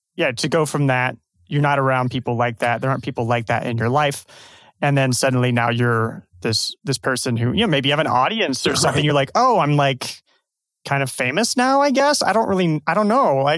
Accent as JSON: {"language": "English", "region": "Nebraska", "country": "United States", "tie": "born or raised there", "said": "I grew up in Nebraska. I didn't know entrepreneurs. Found myself in Silicon Valley."}